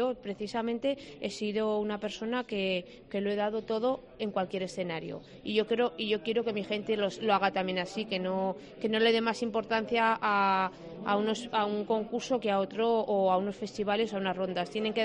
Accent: Tudela, Navarre, Spain; porque yo soy de Tudela y que me den el premio Comunidad Foral de Navarra en mi pueblo, pues para mí lo es todo.

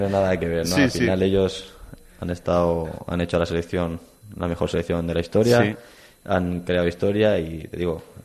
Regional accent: Elche, Valencian Community, Spain; Sobre todo por mi tierra, por Elche, bastante gente me decía eso.

